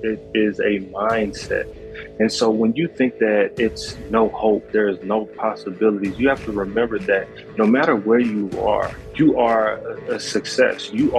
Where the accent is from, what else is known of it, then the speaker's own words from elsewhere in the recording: Columbus, Georgia, United States; for me growing up in Columbus, Georgia, it was, you know, one of those things where football was kind of like the only way out.